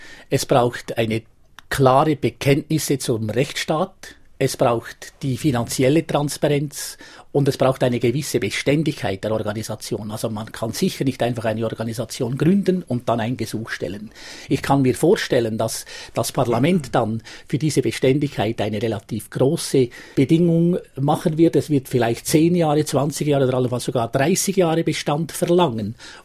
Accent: Lucerne, Switzerland; würde ich vielleicht als Luzerner nicht unbedingt bestätigen

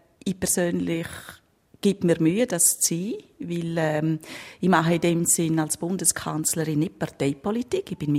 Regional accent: Tarasp, Graubünden, Switzerland; bei uns in Rougein oder in Tarasp hat es keinen Kindergarten gegeben.

